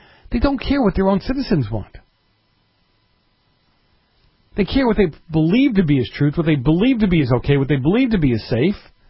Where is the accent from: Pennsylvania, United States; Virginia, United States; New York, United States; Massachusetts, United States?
Massachusetts, United States; I come from New England and grew up in Massachusetts.